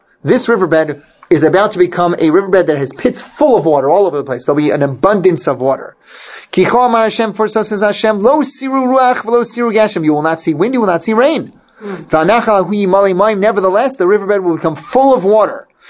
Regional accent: Philadelphia, Pennsylvania, United States; When I was in the seventh grade in growing up in Philadelphia, I was a pretty good kid.

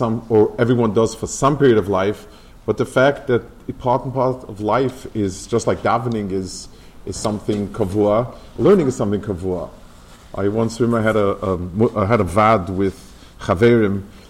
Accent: New York City, New York, United States; also born or lived in Lakewood; when I was growing up as a young boy, there were shuls, plenty. I grew up in the Lower East Side, and there were shuls, and people davened

